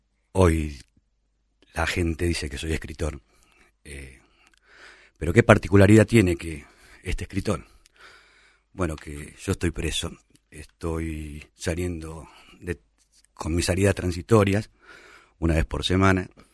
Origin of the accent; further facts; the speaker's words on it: José León Suárez, Buenos Aires Province, Argentina; also born or lived in Santa Fe; yo nací en Santa Fe y a los 40 días más o menos me trajeron para acá, para Buenos Aires. Ajá. Me crié, soy criado, prácticamente toda mi vida en José León Suárez.